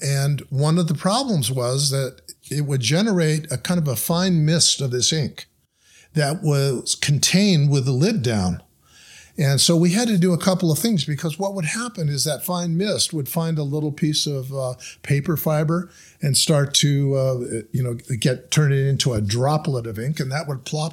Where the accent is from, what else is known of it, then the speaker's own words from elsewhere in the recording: Santa Cruz, California, United States; Yeah, I grew up in Santa Cruz